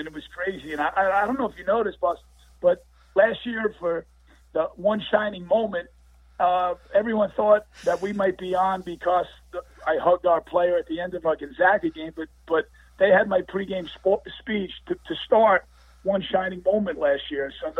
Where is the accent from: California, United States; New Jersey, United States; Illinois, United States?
New Jersey, United States; We're from New Jersey, and this is a place where you have to fight for a parking space, you have to fight for a slice of pizza